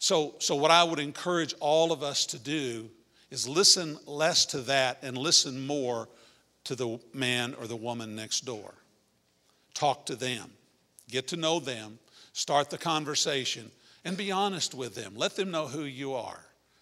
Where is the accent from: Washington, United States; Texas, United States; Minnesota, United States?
Texas, United States; Man, I'm from Texas.